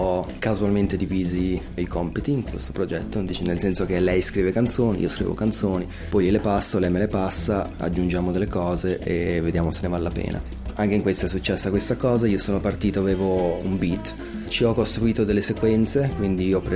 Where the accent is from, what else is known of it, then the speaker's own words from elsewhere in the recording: Muzzano, Ticino, Switzerland; Io sono di Lugano, cioè di Muzzano, e i miei nonni hanno da sempre avuto non sono della Val di Blegno, ma gli piaceva andare in Val di Blegno.